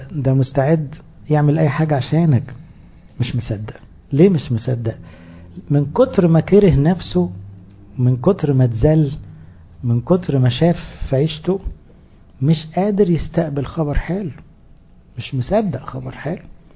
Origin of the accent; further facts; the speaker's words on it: Egypt; والحمد لله تربيتنا المصرية أقرب إلى تربية الفراعنة، بس احنا مش بنتعامل هنا كمصريين